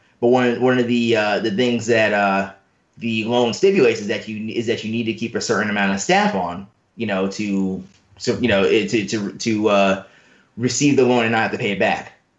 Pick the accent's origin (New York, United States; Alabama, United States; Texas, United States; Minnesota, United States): New York, United States; New York City; born or raised there